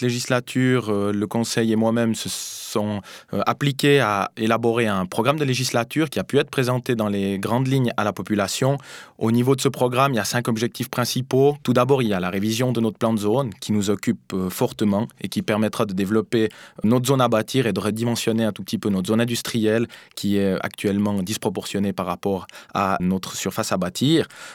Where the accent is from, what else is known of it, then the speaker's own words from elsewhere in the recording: Salvan, Valais, Switzerland; je suis originaire de Salvan et Vernaya, j'ai 29 ans.